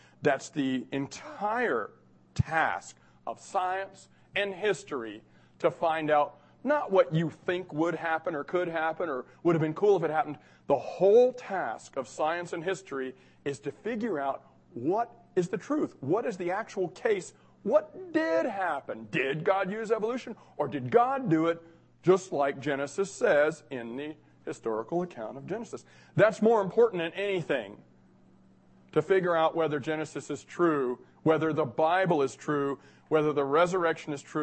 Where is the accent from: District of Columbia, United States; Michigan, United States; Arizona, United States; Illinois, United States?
District of Columbia, United States; Washington, D.C.; Now, I'm from Washington, D.C., and I've been in the Smithsonian. I was born there, so we're both my parents. So this hits a little close to home, literally, for me.